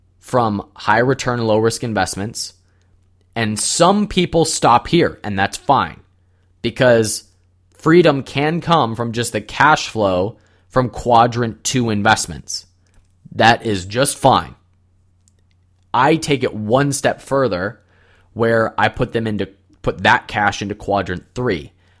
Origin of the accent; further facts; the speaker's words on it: Cleveland, Ohio, United States; I bought a restaurant in my hometown of Cleveland, Ohio.